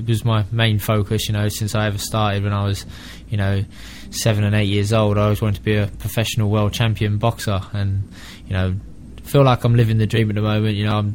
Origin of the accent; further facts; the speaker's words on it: London, United Kingdom; I'm a local boy, and you know, I grew up in Hammersmith and Fulham.